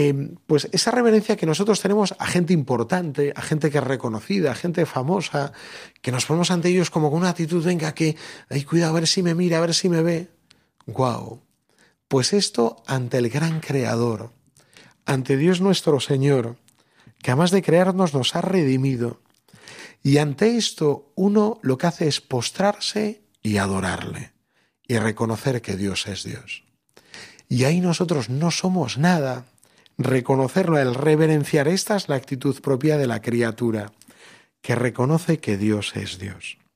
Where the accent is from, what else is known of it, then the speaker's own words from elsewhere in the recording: Galicia, Spain; porque en Galicia, de donde yo soy, le tienen muchísima devoción.